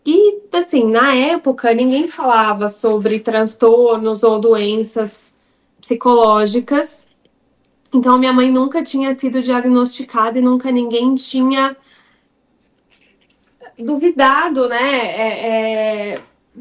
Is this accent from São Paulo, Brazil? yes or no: yes; São Paulo, Brazil; Eu sou de São Paulo.